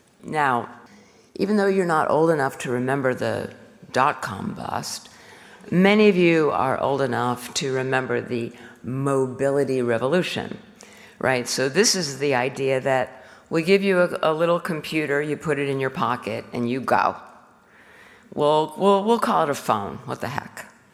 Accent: United States; I'm an American, what can I say?

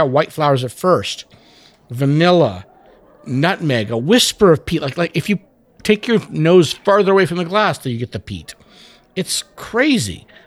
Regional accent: India; I'm the Indian guy talking about Indian whiskey.

